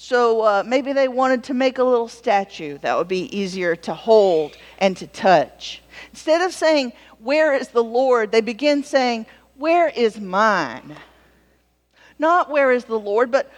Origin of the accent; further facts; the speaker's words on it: the South, United States; I'm a simple person. I'm from the South. We have buckets, you know?